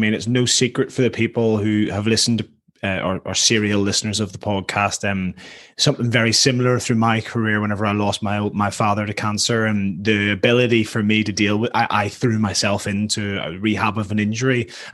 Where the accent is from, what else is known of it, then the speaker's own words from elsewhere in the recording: Ireland; now in Worcester, United Kingdom; Somewhere like being Irish, we love the sea, obviously. I feel very landlocked here in Worcester.